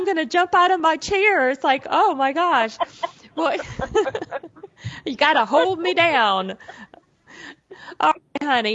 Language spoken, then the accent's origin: English; the South, United States; I don't talk very fast. I'm from the South.